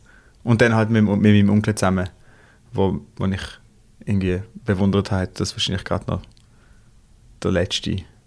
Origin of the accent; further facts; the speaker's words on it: Basel, Basel-Stadt, Switzerland; Und ich bin in Basel aufgewachsen.